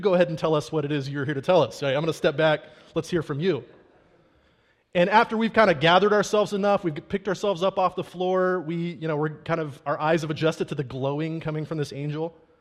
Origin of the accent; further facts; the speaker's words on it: England, United Kingdom; I grew up in England. When I was a kid, I lived on an Air Force base in England.